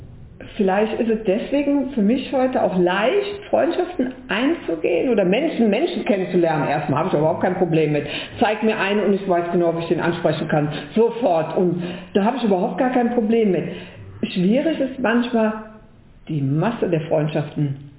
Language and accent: German; Cologne, North Rhine-Westphalia, Germany; born there; Da wo ich bin in Köln geboren. Aber so das richtige kölsche Mädchen bin ich also nicht.